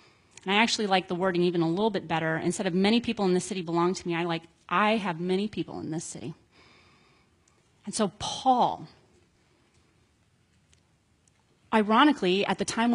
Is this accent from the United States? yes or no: yes; United States; on the one hand, as an American, I'm glad that we won.